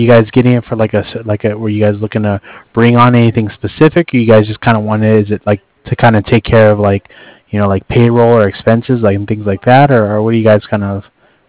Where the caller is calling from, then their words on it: Cardiff, Wales, United Kingdom; I'm calling over from Cardiff.